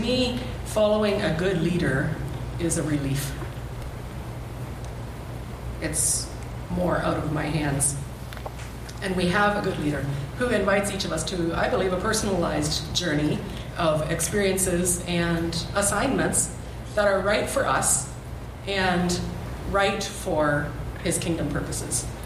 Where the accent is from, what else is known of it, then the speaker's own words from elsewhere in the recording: Ontario, Canada; Yes, I am from Ontario, and I started out there with teaching a number of years